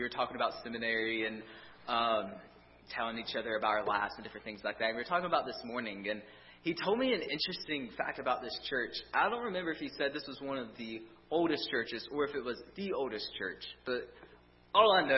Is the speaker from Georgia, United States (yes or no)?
yes; Georgia, United States; I am originally from South Georgia, literally this little tiny town of like 3,000 people. I grew up in a goat field with cows and chickens and goats and things like that, like middle of nowhere, South Georgia.